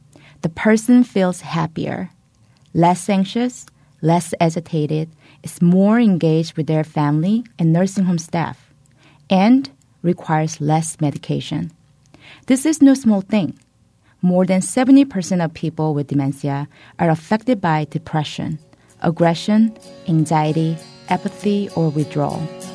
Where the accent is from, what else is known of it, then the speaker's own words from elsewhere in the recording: South Korea; my mom would tell me when I was a teenager growing up in South Korea.